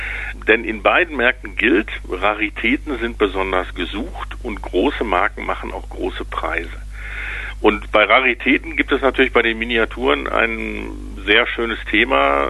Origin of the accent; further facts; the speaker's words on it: Recklinghausen, North Rhine-Westphalia, Germany; in meiner Heimatstadt Recklinghausen